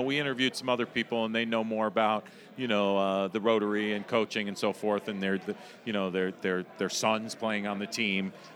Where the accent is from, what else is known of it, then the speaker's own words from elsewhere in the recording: Valhalla, New York, United States; now in Connecticut, United States; I grew up in Valhalla, but I live in Connecticut.